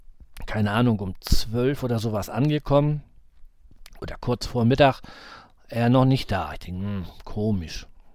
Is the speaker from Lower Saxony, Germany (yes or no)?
no; Schleswig-Holstein, Germany; hier bei uns in Schleswig-Holstein